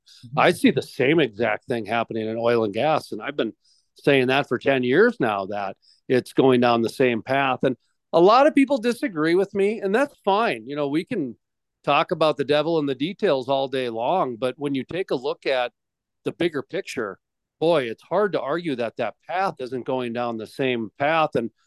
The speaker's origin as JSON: {"language": "English", "region": "Minnesota", "country": "United States", "tie": "born or raised there", "said": "I grew up in Minnesota."}